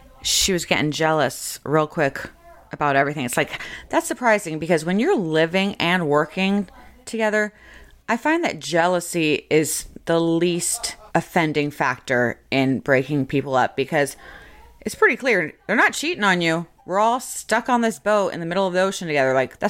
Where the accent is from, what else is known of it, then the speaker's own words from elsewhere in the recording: Florida, United States; At first, it was because I'm from Florida, where people aren't as sweet.